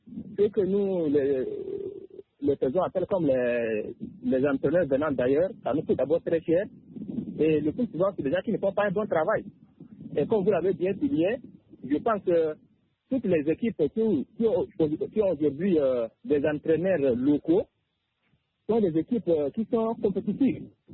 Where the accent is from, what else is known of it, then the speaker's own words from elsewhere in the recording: Italy; French is a second language; now in Cameroon; Oui, je suis italien, je suis au Cameroun pour l'instant.